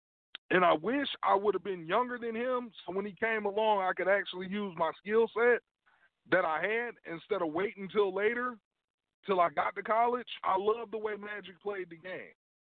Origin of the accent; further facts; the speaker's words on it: Ohio, United States; I was in college, and cats was coming up to me, being that I'm from Ohio.